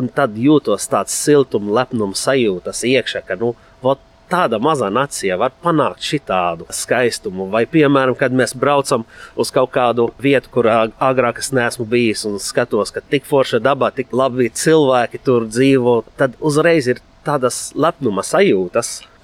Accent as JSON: {"language": "Latvian", "country": "Lebanon", "second_language": "Latvian", "lives_now": "Latvia", "said": "Ja es domātu, vai es esmu piederīgs, es nevaru pateikt pat, ka es esmu 50% Libānis vai 50%, bet es varu vienkārši pateikt tā, ka, nu, varbūt mana DNS ir Libāna, bet tomēr manā dvēseles DNS ir pilnīgi sajauta pašlaik."}